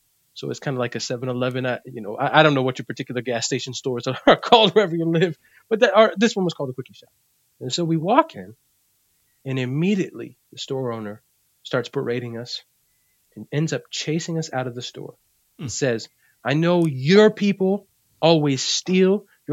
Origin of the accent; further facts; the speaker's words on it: Puerto Rico; Because I'm Puerto Rican. I'm from Boricua.